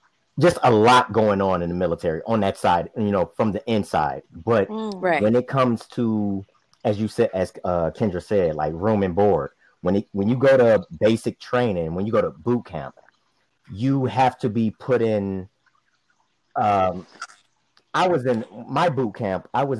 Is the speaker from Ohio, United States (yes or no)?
yes; Cleveland, Ohio, United States; Hello, everyone. I'm from Cleveland, Ohio.